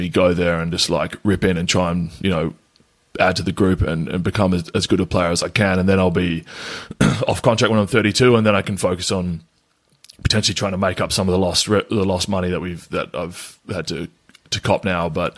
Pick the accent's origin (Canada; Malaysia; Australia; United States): Australia; Perth, Western Australia; moved away as an adult; now in London, United Kingdom; Like I came here as I was 22, but I was still a kid. Like I was living at home in Perth when I moved over.